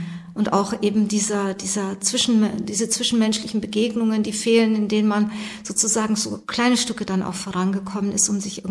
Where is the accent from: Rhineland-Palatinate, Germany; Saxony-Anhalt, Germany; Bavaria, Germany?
Bavaria, Germany; moved away as an adult; now in Lower Saxony, Germany; Ich habe ja auch in gewisser Weise einen Zuwanderungshintergrund. Ich komme aus Bayern und bin dann erst in einem fortgeschrittenen Alter hier nach Niedersachsen gekommen, aus persönlichen Gründen. Und habe hier quasi nach Niedersachsen eingeheiratet